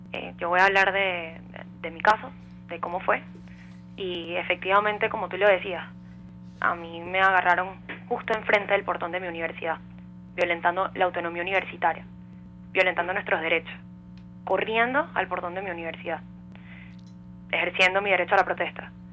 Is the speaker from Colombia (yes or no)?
no; Venezuela; como ciudadanos, como venezolanos, como mujeres.